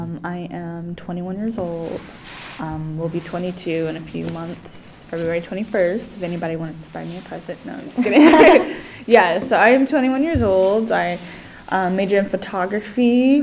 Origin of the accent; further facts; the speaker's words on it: Torrance, California, United States; I am from Los Angeles, California. To be more specific, from the South Bay of Los Angeles, like the Redondo Beach. I'm from Torrance. Mm. That's where I'm from. Yeah, growing up, I loved it there.